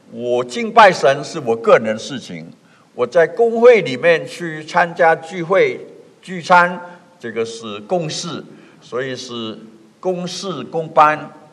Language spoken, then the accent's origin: Chinese; China; 就好像我们中国人叫当老师的把孔夫子当作这个老师的神